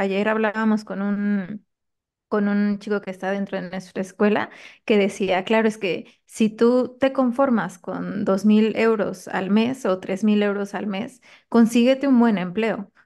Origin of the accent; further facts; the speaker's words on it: Mexico; yo por mi parte pues soy mexicana, me encanta la comida, amo el mar.